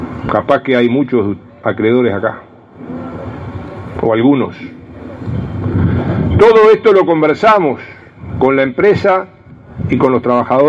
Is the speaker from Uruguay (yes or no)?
yes; Uruguay; tenemos que enorgullecernos como uruguayos